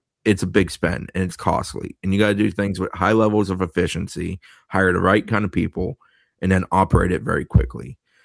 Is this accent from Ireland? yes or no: yes; Ireland; I'm not Greek, baby. I'm Irish.